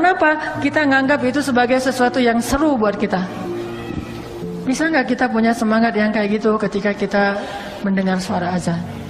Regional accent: Bandung, West Java, Indonesia; sebagai orang Bandung kan

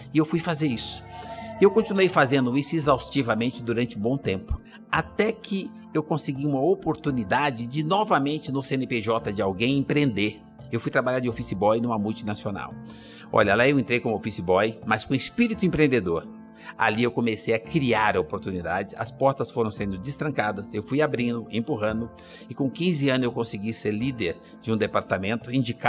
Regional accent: Minas Gerais, Brazil; born there; now in São Paulo, Brazil; Eu nasci em Minas Gerais, mãe, pai, mais 8 irmãos. Aí perdemos a roça, morávamos numa casa de pau a pique e precisávamos ir para algum lugar. Viemos para São Paulo

